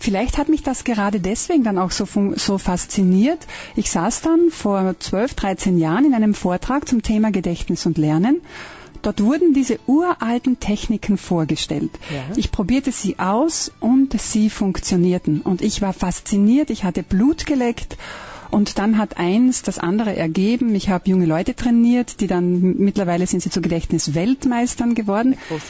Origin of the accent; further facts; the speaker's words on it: Eifersdorf, Carinthia, Austria; Ich bin geborene Kärntnerin, ich bin aufgewachsen in dem kleinen, aber wunderschönen Ort Eifersdorf, der zur Marktgemeinde Paternion gehört.